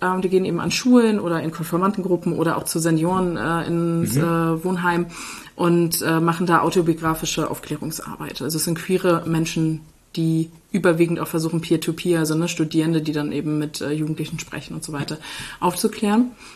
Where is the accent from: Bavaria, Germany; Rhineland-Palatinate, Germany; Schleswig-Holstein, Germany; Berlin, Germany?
Schleswig-Holstein, Germany; Henstedt-Ulzburg; ich komme halt aus Schleswig-Holstein, aus dem wunderschönen Hennstedt-Ulzburg, was niemand kennt, außer dass sie bei den Frauen recht gut im Fußball sind und da auch DFB-Pokal immer aktiv dabei. Und ich bin dann eben fürs Studium nach Kiel.